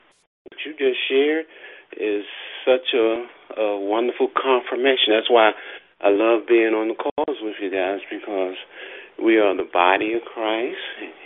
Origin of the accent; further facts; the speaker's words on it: New York City, New York, United States; also born or lived in Alabama; I was raised in New York as a child. I was born here in Alabama, but I was raised in New York without a father, and coming up in New York City in the 60s and 70s, the streets were my role models.